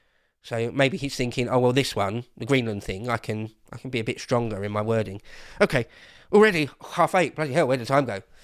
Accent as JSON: {"language": "English", "region": "England", "country": "United Kingdom", "said": "I'm an Englishman, you see."}